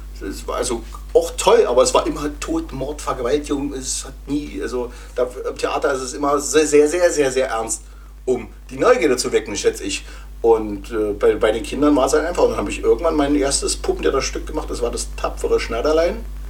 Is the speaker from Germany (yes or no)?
yes; Germany; ich bin ja noch in der DDR groß geworden